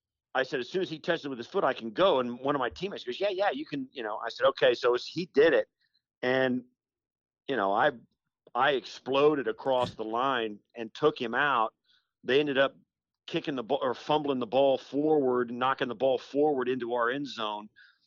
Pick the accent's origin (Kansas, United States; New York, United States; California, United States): Kansas, United States; I grew up in Western Kansas, in rural Kansas. In fact, we grew up in Broncos country. Grew up out there in a little small farming community